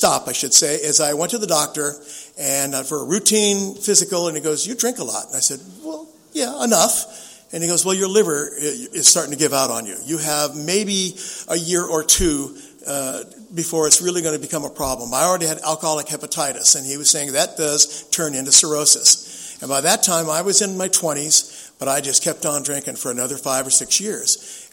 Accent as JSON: {"language": "English", "town": "San Diego", "region": "California", "country": "United States", "tie": "born or raised there", "also_born_or_lived": "San Francisco", "said": "I figured the problem was because I'm a musician, I'm growing up in San Diego, I need to get out of here. I need to do a geographic. So I moved up to San Francisco, into the Bay Area."}